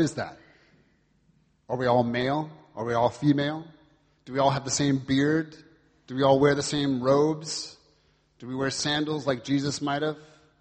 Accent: California, United States; accent: American; now in London, United Kingdom; lived in the area for the past 7 years here in East London, but you may detect an American accent. I'm originally from California.

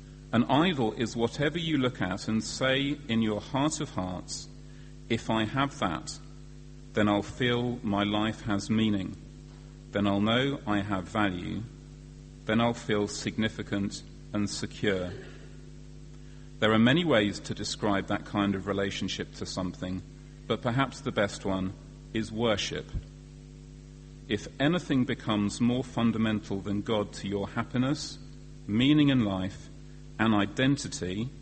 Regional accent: United Kingdom; I have enough money. I'm British.

